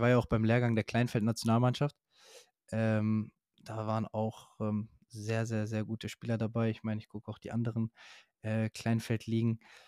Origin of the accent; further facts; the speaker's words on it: Croatia; als Kroate muss man Luka Modric lieben.